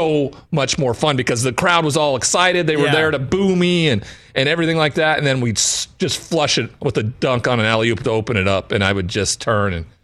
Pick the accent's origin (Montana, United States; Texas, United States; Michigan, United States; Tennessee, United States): Montana, United States; Great Falls; and it wasn't welcomed in my hometown of Great Falls. People didn't like it.